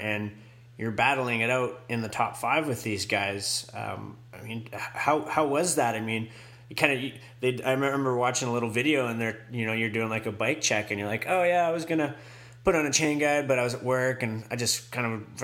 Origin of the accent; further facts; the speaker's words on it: British Columbia, Canada; now in Whistler, Canada; Growing up on the west coast of BC, growing up in Vancouver Island, and now living in Colin Whistler home the last 10 years.